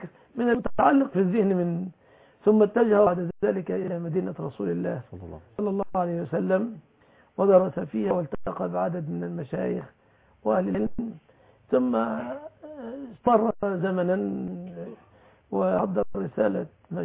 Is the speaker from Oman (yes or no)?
no; Egypt; يا أخي تعلمت أنا مصري